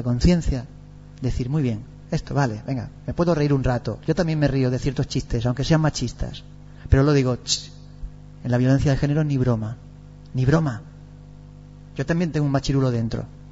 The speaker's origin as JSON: {"language": "Spanish", "town": "Trujillo", "region": "Extremadura", "country": "Spain", "said": "Yo también soy de pueblo, de Trujillo, y pasa lo mismo. El pensamiento se achica en los pueblos."}